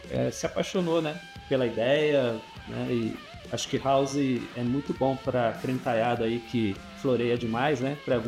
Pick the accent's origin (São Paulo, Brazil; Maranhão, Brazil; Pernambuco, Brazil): São Paulo, Brazil; Franca; sou do interior aqui de São Paulo, né? Franca, capital do basquete.